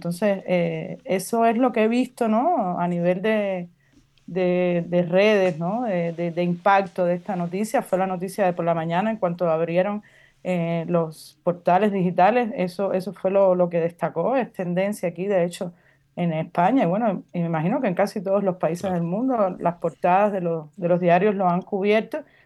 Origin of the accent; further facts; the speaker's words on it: Cuba; Es el primer Papa de origen latinoamericano y como cubano, bueno, eso también yo creo que vale la pena señalarlo.